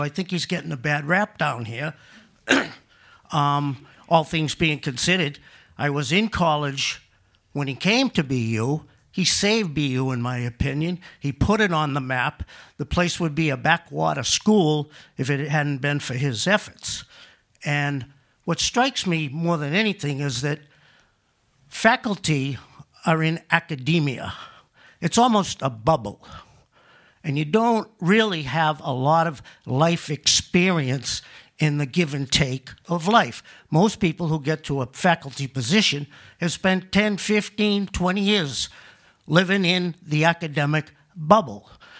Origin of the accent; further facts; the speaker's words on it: Allston, Massachusetts, United States; I come from Allston.